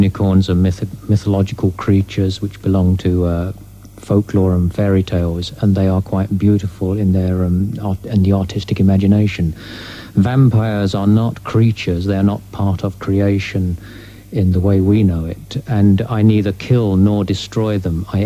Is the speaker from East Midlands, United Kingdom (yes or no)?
yes; Newstead Abbey Park, East Midlands, United Kingdom; although I was born in Newstead Abbey Park and raised there for some time, which of course is shrouded with mystery and tales of hauntings.